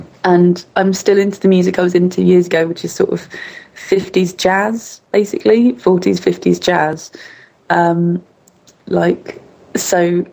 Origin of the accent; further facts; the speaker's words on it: Leicester, East Midlands, United Kingdom; Yeah, I come from Leicester.